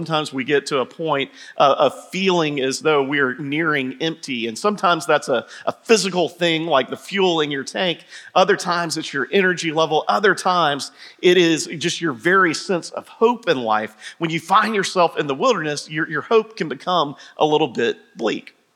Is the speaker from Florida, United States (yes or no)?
no; Georgia, United States; I grew up here in Georgia.